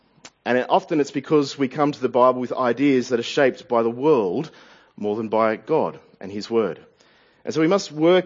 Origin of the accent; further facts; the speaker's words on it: Sydney, New South Wales, Australia; I can say that because I'm from Sydney.